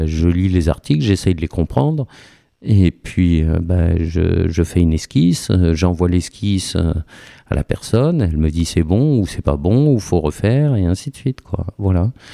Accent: Nouvelle-Aquitaine, France; now in Toulouse, France; quand je suis parti du Lot-et-Garonne, j'avais le choix entre Bordeaux et Toulouse. Je connaissais un peu Bordeaux et donc je suis venu à Toulouse.

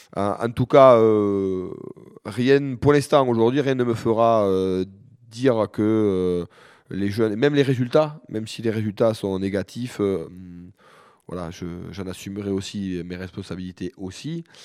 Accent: France; Je suis français.

